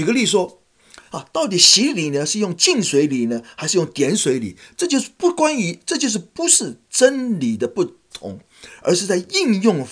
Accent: China; 我们中国人讲，你这个成长的时候呢会 growing pain

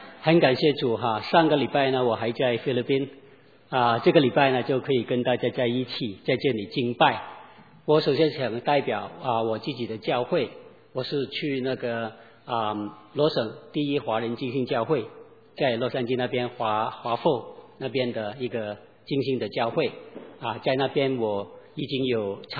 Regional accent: Hong Kong; 我是在香港出生啊，大家都可能知道哈，香港是一个殖民地嘛

